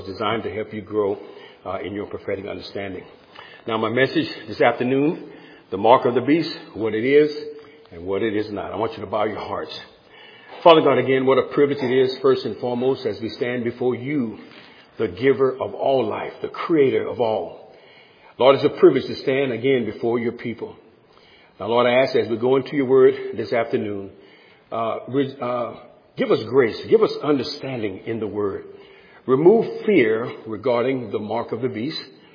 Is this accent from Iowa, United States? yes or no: no; San Diego, California, United States; My wife and I, we're from San Diego, and we always like meeting nice people, and it's really good.